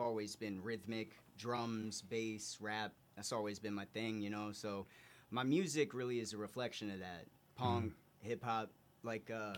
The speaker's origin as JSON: {"language": "English", "town": "Atlanta", "region": "Georgia", "country": "United States", "said": "So I'm from the South. You know, I'm from Atlanta, Georgia originally."}